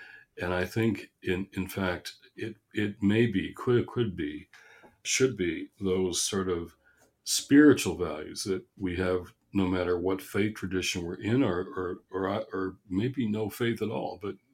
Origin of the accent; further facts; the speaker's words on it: Michigan, United States; And so my home state of Michigan